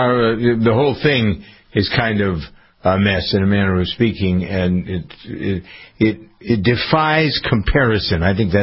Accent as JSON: {"language": "English", "town": "Framingham", "region": "Massachusetts", "country": "United States", "tie": "born or raised there", "said": "research facility here in my hometown of Framingham"}